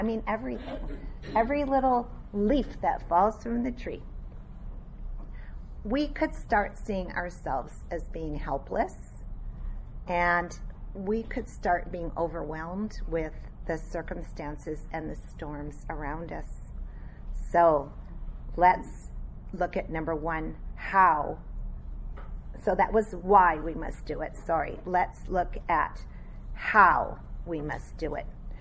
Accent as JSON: {"language": "English", "region": "Alberta", "country": "Canada", "tie": "born or raised there", "also_born_or_lived": "Minnesota, United States / Ontario, Canada", "said": "I grew up in really cold country. Okay, I was born in Minnesota. That gets cold. Then we moved to Alberta, Canada. That gets really cold. And then we moved later to Ontario, Canada."}